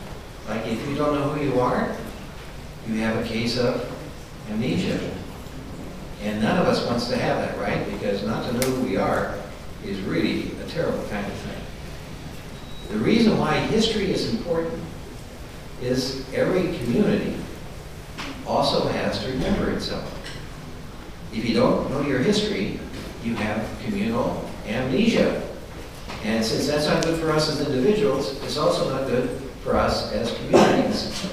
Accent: Kansas, United States; I got to know the Redemptors in my hometown in Kansas that came to give parish missions.

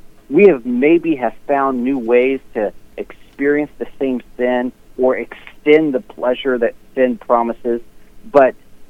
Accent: North Carolina, United States; born there; So I was born in North Carolina

